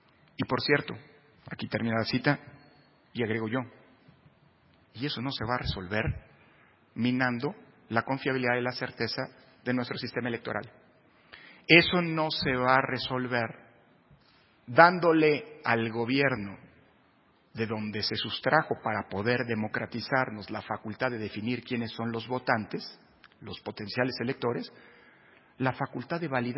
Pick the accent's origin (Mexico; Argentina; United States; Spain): Mexico; como mexicano